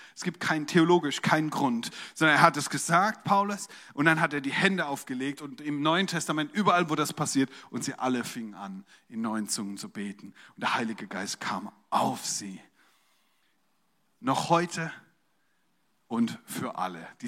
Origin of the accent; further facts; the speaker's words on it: Germany; Weil wir Deutschen, ne